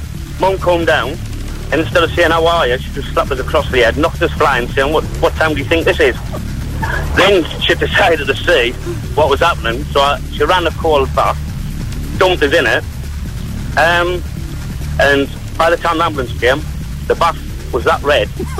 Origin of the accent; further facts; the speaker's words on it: Sunderland, North East England, United Kingdom; now in Kettering, United Kingdom; I'm in my wagon. I'm originally from Sunderland.